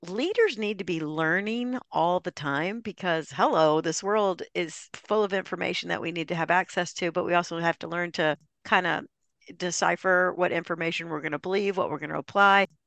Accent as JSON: {"language": "English", "town": "Charlotte", "region": "North Carolina", "country": "United States", "tie": "born there", "said": "located in the heart of my hometown where I was born, Charlotte, North Carolina."}